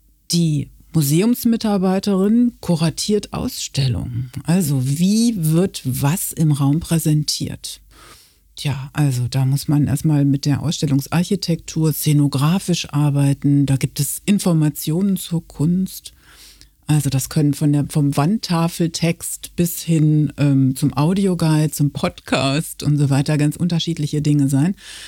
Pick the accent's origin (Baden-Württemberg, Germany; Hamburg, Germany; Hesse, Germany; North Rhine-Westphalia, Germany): North Rhine-Westphalia, Germany; Münster; now in Cologne, Germany; Genau, ich komme aus Westfalen. Ich komme aus Münster und fühle mich trotzdem sehr wohl hier im Rheinland und in Köln.